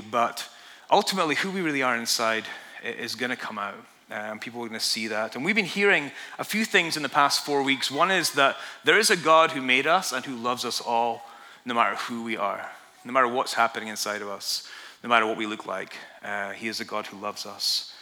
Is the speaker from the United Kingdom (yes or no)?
yes; Scotland, United Kingdom; it's freezing cold here. I'm from Scotland, and we wear these clothes all the time